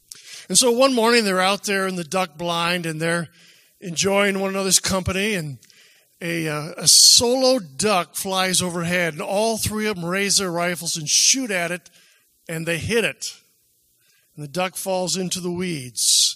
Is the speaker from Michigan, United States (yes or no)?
yes; Lansing, Michigan, United States; I grew up in Lansing, Michigan